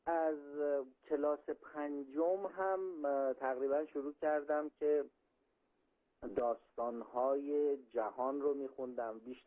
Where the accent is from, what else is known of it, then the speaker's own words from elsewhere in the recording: Sangsar, Semnan, Iran; born there; now in Isfahan, Iran; متولد 1359 سنگسر از استان سمنان هستم. بله. که الانم ساکن اصفهانم.